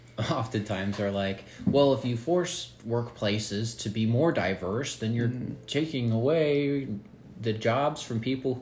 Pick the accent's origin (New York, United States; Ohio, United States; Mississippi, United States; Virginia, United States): Ohio, United States; Springfield; I grew up in Springfield, Ohio, and there were two main high schools there known as North and South.